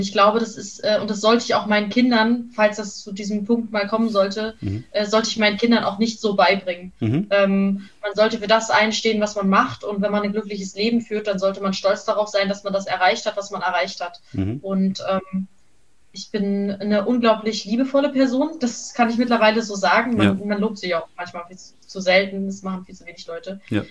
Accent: East Germany, Germany; Ich komme aus dem Osten, ja.

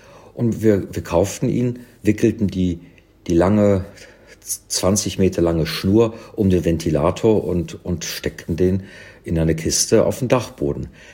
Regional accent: Cologne, North Rhine-Westphalia, Germany; also born or lived in London; in Köln, in meiner Heimatstadt

